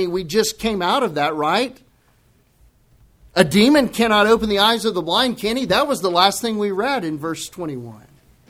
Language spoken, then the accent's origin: English; Texas, United States; I'm from the Republic of Texas, and I sound like I'm from the Republic of Texas.